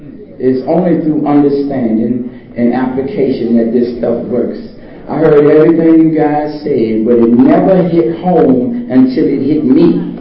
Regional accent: Washington, District of Columbia, United States; I am proud to say I'm from Washington, D.C.

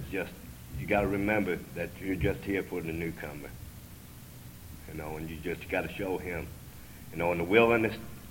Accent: Georgia, United States; now in Maryland, United States; You know, I live in the state of Maryland now, and I'm originally from Georgia.

